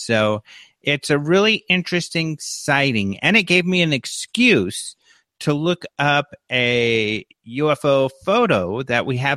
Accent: Colorado, United States; and I'm from Colorado, and you can see hills mountains really in the background.

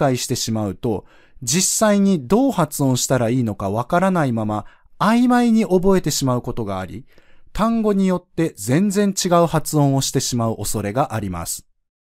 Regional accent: Kansai, Japan; 僕もそうですが、特に関西出身の人はすべての音に母音が入ってしまう傾向にあります。

